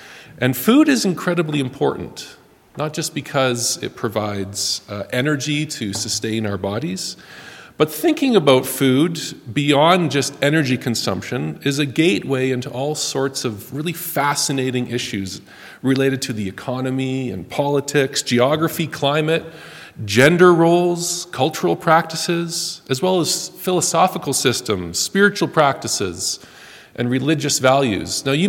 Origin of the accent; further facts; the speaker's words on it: Ontario, Canada; I have Mennonite heritage. I am one of you. I am from Niagara area originally.